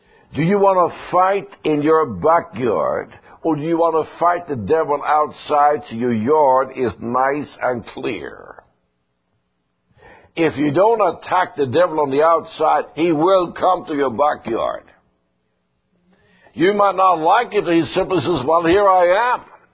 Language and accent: English; Sweden; I was born in Sweden, and we had a lot of traditions. No one explained to me when I was growing up why we had these different traditions. So, this is the way it was. I was raised in that.